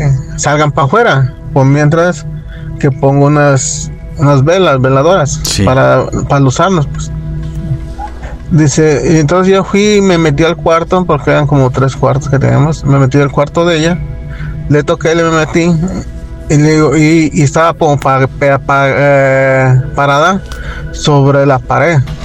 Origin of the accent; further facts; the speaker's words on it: Tijuana, Baja California, Mexico; yo vengo de Tijuana, pero Vero nací en San Luis Potosí.